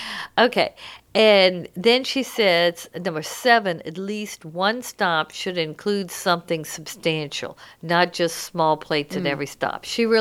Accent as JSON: {"language": "English", "country": "United States", "said": "You know, I'm from America, so I have to have it in English."}